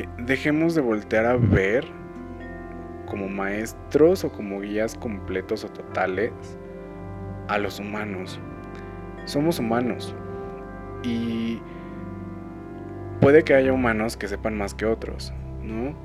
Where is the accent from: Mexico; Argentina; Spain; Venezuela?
Mexico; Mexico City; yo soy de México, específicamente de la Ciudad de México